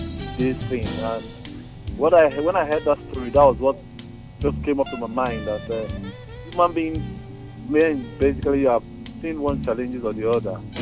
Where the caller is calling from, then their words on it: Ajao Estate, Lagos, Nigeria; I'm calling from Ajao Estate.